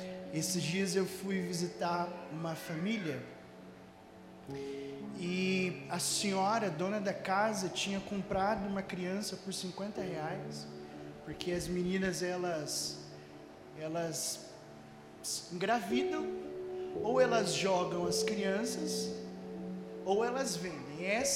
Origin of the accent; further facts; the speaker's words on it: Londrina, Paraná, Brazil; now in Rio de Janeiro, Brazil; como o Manos já falou. Eu sou londrinense, eu sou de Londrina, mas eu tô morando no Rio de Janeiro tem 3 anos.